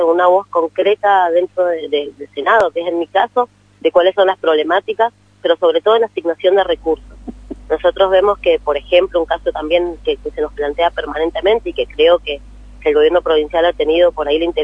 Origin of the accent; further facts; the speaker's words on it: Las Heras, Mendoza, Argentina; en mi departamento, yo soy de Las Heras, hay todavía muchísimas zonas